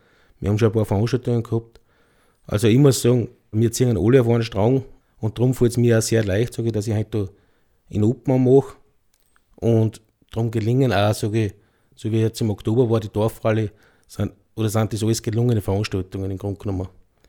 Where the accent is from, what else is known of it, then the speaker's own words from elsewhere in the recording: Weng im Gesäuse, Styria, Austria; bin geboren in Wengen-Gesäuse, bin nach wie vor wohnhaft in Wengen-Gesäuse, habe mittlerweile auch schon zwei fast erwachsene Kinder.